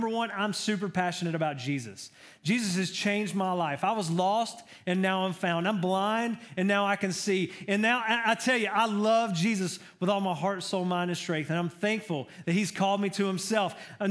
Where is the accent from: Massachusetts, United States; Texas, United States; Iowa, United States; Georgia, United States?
Georgia, United States; I'm from Georgia. I'm a Georgia boy. Go Dogs.